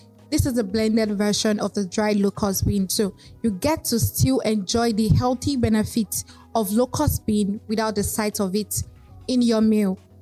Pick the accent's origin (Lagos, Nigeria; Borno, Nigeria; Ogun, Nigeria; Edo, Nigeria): Ogun, Nigeria; Abeokuta; Growing up in Ogun State, I spent the first 24 years of my life in Abeokuta, Ogun State, and FatherUp was a normal household food.